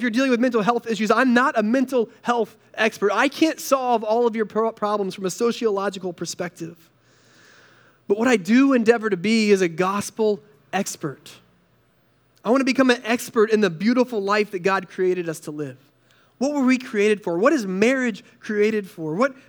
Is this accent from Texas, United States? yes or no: no; North Carolina, United States; I grew up in North Carolina, and every elementary schooler in North Carolina goes gold panning on a field trip.